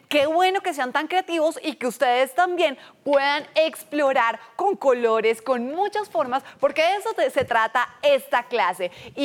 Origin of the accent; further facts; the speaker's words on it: Colombia; Y si somos colombianos, no importa que no seamos de Cartagena